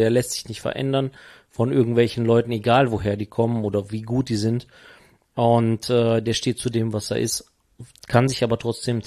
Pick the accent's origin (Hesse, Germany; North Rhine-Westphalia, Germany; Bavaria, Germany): North Rhine-Westphalia, Germany; Paderborn; wir sind aus Paderborn.